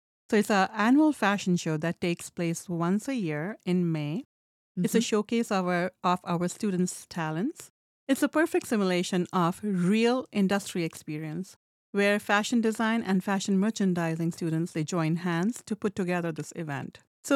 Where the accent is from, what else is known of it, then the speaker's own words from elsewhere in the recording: India; English is a second language; moved away as an adult; I came to this country. I'm from India. Mm-hmm. I came to this country to pursue my graduate studies in fashion design. And that was in early 90s.